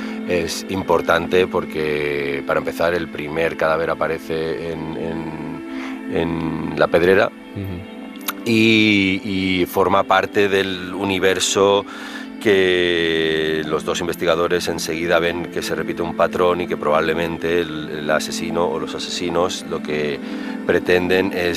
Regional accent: Andorra; Yo crecí en Andorra, pero mi familia es de Gracia y siempre bajábamos a ver a mis abuelos al barrio de Gracia de Barcelona.

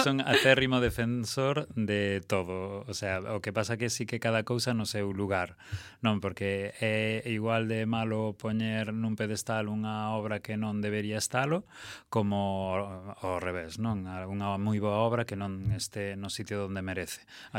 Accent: Ourense, Galicia, Spain; É unha aposta persoal como creador ourensán

